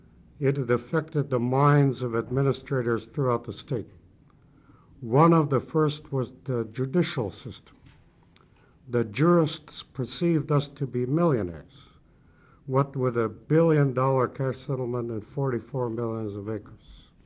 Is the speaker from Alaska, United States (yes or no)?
yes; Angoon, Alaska, United States; now in Juneau, United States; I am from Angoon. My mother and father are full-blood Tlingits. I now reside in Juneau